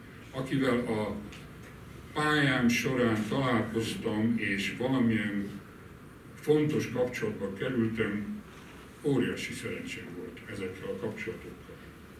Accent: Orosháza, Békés, Hungary; Budán nem tudtuk elfoglalni azt a házat, amely a miénk volt, és ahol laktunk, és akkor lementünk Orosházára, ahonnan édesanyám származott, ott nőttem föl, ott szerettem volna gimnáziumba menni

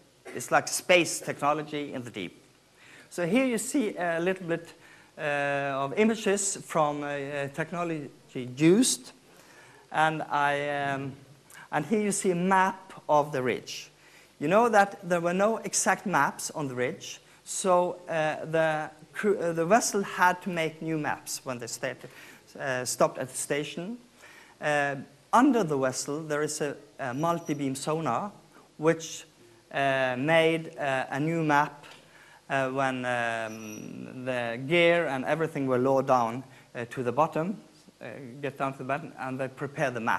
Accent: Bergen, Vestland, Norway; Here's Bergen on the west coast of Norway, my hometown.

